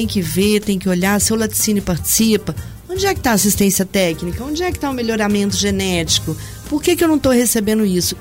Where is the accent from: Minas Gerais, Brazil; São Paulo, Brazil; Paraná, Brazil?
Minas Gerais, Brazil; Minduri; also born or lived in Varginha; Sou daqui de Minduri também. Eu sou, nasci em Varginha, meus avós moram aqui. Meu pai, meu avô da Fazenda dos Lobos, era